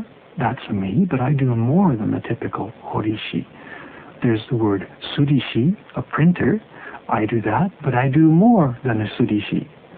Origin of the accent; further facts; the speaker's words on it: Canada; I'm a Canadian, I guess, and we don't do it that way.